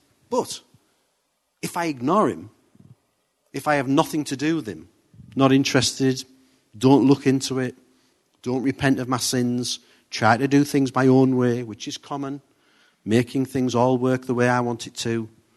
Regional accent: United Kingdom; So we're British, so we don't dance too much, but we can do this.

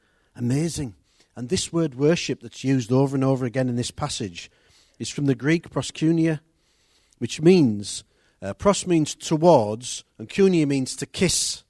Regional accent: Middlesbrough, North East England, United Kingdom; born there; when I was born in Middlesbrough, Middlesbrough was in Yorkshire, so this is Yorkshire as well, by the way.

